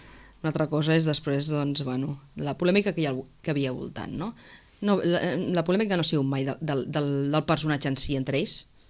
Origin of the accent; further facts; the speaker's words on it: Sitges, Catalonia, Spain; els que som del poble, que som de Sitges i que som coneguts